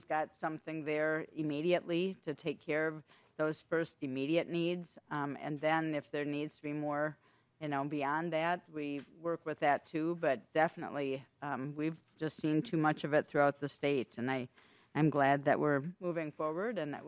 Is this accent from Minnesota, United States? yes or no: yes; Houston, Minnesota, United States; and I'm originally from Houston